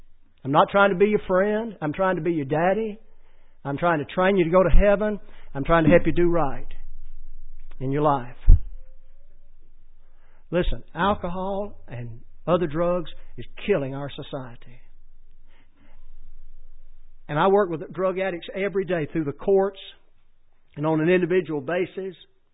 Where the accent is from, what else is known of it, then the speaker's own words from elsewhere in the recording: Alabama, United States; born in on the other side of Cherokee County, and then we moved down the same road about 4 miles, and I grew up in Etowah County.